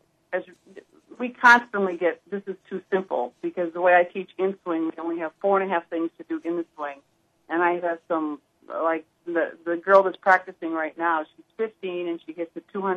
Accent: Minneapolis, Minnesota, United States; Well, I started playing, I came from Minneapolis, Minnesota, and my father built a little golf course, a three-hole golf course around the house.

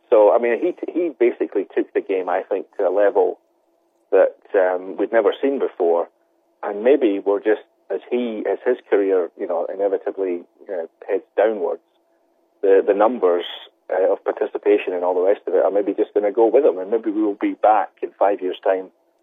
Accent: Scotland, United Kingdom; Well, where I come from, I mean, I'm from Scotland, where we invented the game

